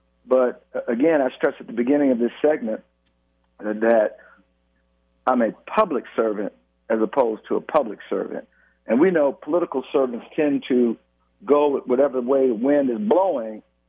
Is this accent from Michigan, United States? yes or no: yes; Detroit, Michigan, United States; As I like to tell people, you know, growing up in Detroit, parents were lifelong Democrats.